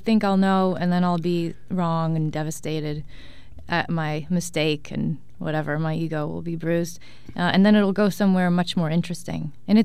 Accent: Newton, Massachusetts, United States; mother ended up getting a job teaching violin in Boston, which is how we ended up in Boston, and I grew up in Newton, Mass.

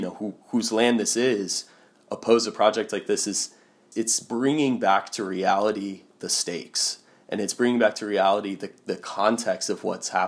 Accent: United States; Living there as an American gave me such a window into the fact of ongoing colonialism

